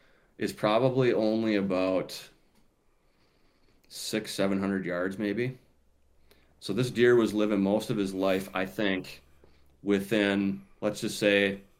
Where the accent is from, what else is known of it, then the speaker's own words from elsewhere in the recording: South St. Paul, Minnesota, United States; I am, yeah. I grew up in South St. Paul, and okay. that farm is in central Minnesota.